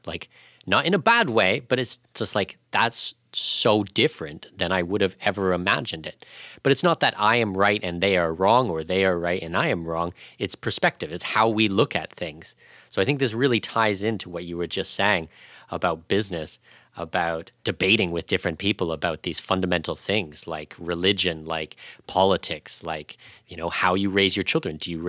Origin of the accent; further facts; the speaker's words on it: Canada; like I'm Canadian, you're American